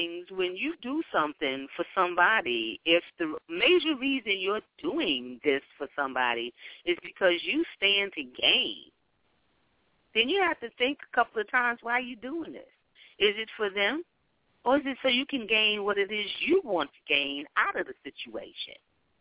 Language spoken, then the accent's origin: English; New York City, New York, United States; Young and dumb, growing up in Harlem.